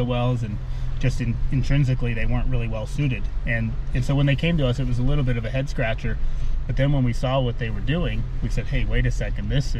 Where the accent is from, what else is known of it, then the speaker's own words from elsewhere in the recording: Montana, United States; Relatively speaking, yeah. It's my home state anyway.